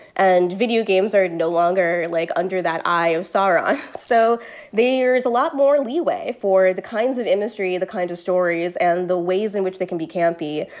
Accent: Connecticut, United States; I'm from Connecticut, and I, you know, Joe Lieberman represented the state that I lived in for a long time

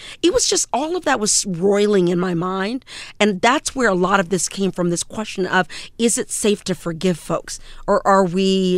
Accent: United States; that ambivalence that I feel as a human being and as an American.

